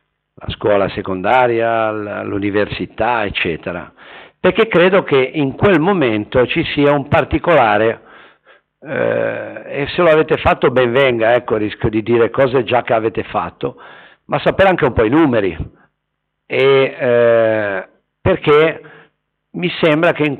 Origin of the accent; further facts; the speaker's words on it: Liguria, Italy; io provengo dalla Val Bisagno